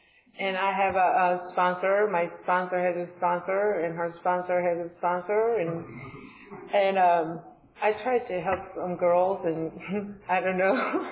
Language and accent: English; Seoul, South Korea; And I grew up in Seoul, Korea, and my parents still live there.